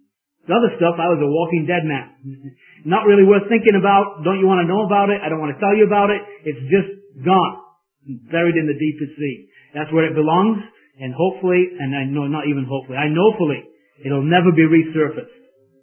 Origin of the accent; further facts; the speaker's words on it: England, United Kingdom; I don't know why I'm talking about this as an Englishman.